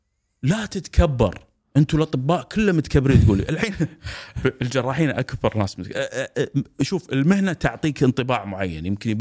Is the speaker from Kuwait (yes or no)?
yes; Kuwait; also born or lived in Dubai; صدام سنة 1990 أنا جيت هني دبي، كان عمري 9 سنوات لاجئ هني بدبي.